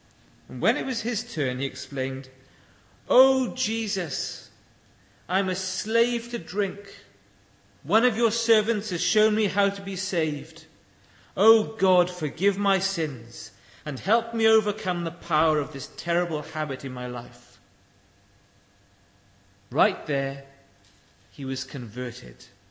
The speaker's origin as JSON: {"language": "English", "region": "Wales", "country": "United Kingdom", "tie": "born or raised there", "said": "When I was growing up in South Wales"}